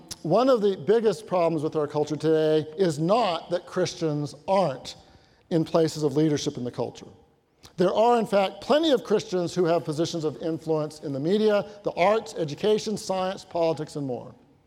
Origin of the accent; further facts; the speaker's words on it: Federal Way, Washington, United States; in my hometown of Federal Way in 1998.